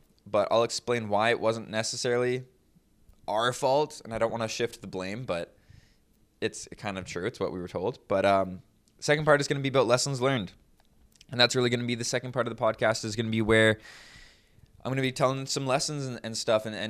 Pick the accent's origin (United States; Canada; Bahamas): Canada; we couldn't get it because we're Canadian.